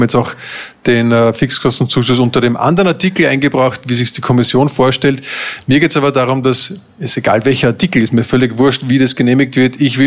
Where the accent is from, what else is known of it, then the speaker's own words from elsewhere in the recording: Vienna, Austria; Bin in Wien geboren, bin dann nach dem Bundesheer zum Studieren wieder nach Wien zurückgekehrt.